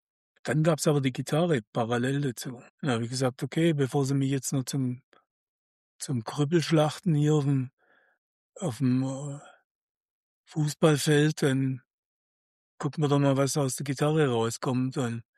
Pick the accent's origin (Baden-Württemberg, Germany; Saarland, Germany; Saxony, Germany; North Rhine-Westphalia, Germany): Baden-Württemberg, Germany; Stuttgart